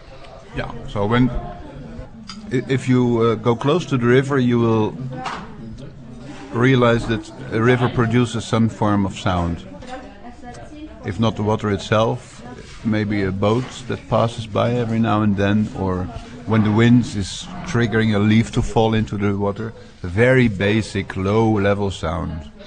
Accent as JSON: {"language": "English", "country": "Netherlands", "said": "I'm a river guy, you know, I'm from Holland, we all have rivers."}